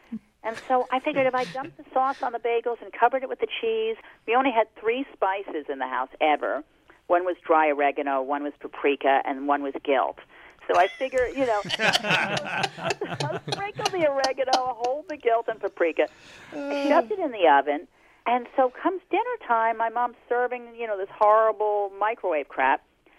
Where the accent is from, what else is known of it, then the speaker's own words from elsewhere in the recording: New Jersey, United States; Well, I grew up on the Jersey Shore, and I grew up a very odd combination of, let's say, lowly Orthodox Jewish and white trash.